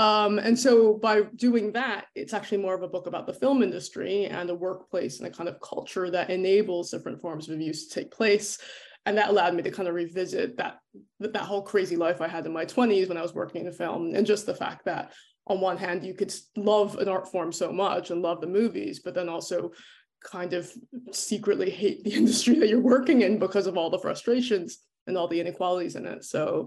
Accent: New Jersey, United States; moved away as an adult; also born or lived in Ireland; now in London, United Kingdom; So I'm from New Jersey originally, but I moved to Ireland and then London in my early 20s.

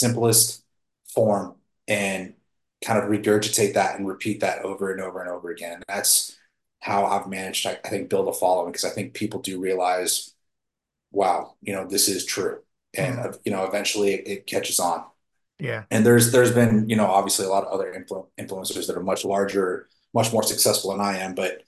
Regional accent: United States; I'm American, and like capitalism is that's kind of the American way, right?

